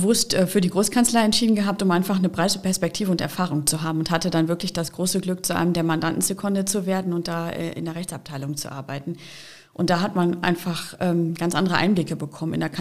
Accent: Hanover, Lower Saxony, Germany; born there; now in Düsseldorf, Germany; Ich bin in Niedersachsen geboren. Ich bin aber schon sehr viel umgezogen in meinem Leben und habe mich sehr gefreut, die letzten Jahre hier im Rheinland heimisch gewesen zu sein und auch zu sein weiterhin. Ich habe im Düsseldorfer Raum gewohnt oder wohne im Düsseldorfer Raum

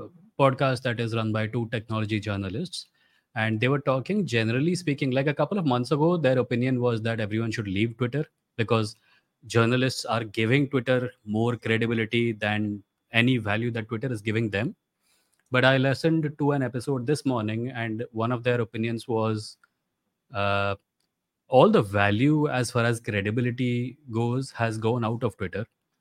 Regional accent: Odisha, India; English is a second language; I am Odia.

